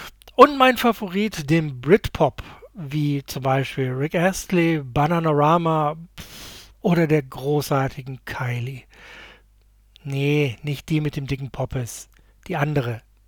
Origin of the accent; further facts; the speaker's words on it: Essen, North Rhine-Westphalia, Germany; born there; Geboren im Ruhrgebiet in Essen im November 74, also ja, ich bin alt.